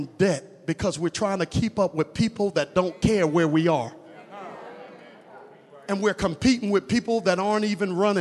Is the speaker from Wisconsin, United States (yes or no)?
no; Brooklyn, New York, United States; I'm from Brooklyn.